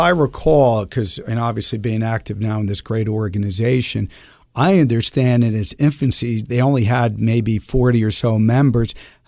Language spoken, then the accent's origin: English; Springfield, New Jersey, United States; You know, I was blessed as a young kid. I grew up in Springfield, New Jersey, and I had great coaches.